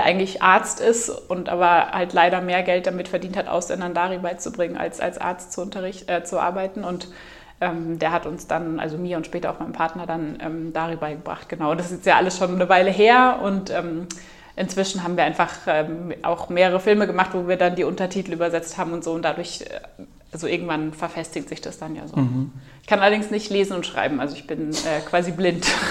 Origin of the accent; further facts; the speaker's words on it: Bavaria, Germany; Also ich komme aus Bayern, ich kenne Berge sehr, sehr gut